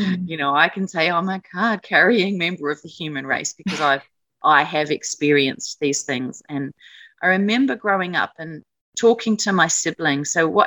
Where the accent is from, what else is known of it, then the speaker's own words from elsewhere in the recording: New Zealand; also born or lived in Australia; So as a very young child, my parents, first of all, we moved from Australia to New Zealand.